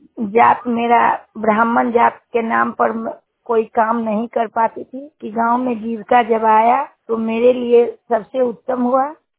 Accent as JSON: {"language": "Hindi", "town": "Singhaul", "region": "Bihar", "country": "India", "said": "मैं सिंघौल गांव के रहने वाली हूँ। मेरा प्रखंड सरमेरा है, मेरा जिला नालंदा है"}